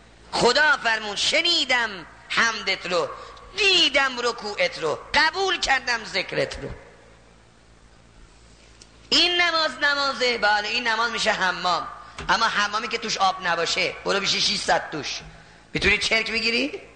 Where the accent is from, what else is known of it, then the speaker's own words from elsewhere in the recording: Isfahan, Iran; حالا من که از اصفهان اومدم اینجا